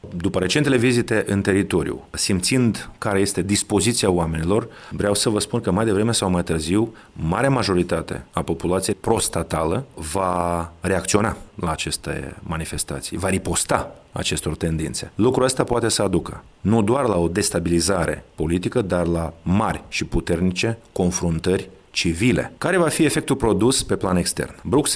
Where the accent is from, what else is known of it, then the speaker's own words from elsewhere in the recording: Moldova; noi suntem moldoveni ca cetățeni acestei țări, ca națiune civică moldovenească a țării noastre